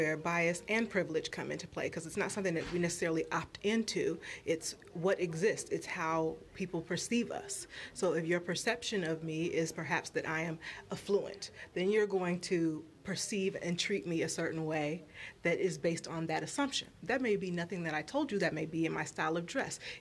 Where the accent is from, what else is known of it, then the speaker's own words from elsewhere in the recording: Kansas, United States; I grew up in Kansas, so I like to say, you know, I am a country girl with city tendencies.